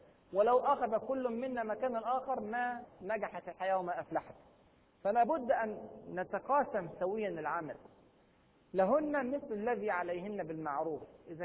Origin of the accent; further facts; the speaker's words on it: Egypt; هذه الجملة مشهورة عندنا في مصر، لا شكر على واجب